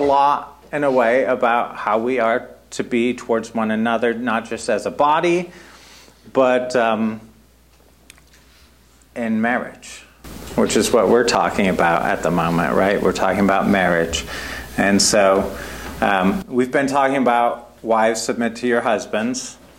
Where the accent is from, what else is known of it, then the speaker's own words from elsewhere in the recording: Germany; moved away; I grew up in Germany and we had religion classes there.